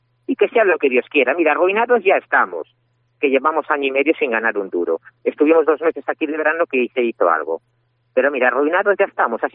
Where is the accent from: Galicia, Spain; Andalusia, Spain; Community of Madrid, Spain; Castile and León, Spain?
Galicia, Spain; Ferrol; nosotros somos de aquí, de Ferrol, de toda la vida, de Ferrol, en Parralanos, nados en Ferrol.